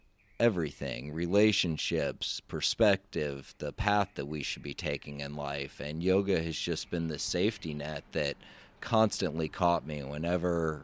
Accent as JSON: {"language": "English", "town": "Memphis", "region": "Tennessee", "country": "United States", "tie": "born or raised there", "said": "My childhood was intense. I grew up in Memphis, Tennessee. And spirituality was all centered around the Christian religion and leaning more to the Baptist, very strict, black and white interpretation of those texts."}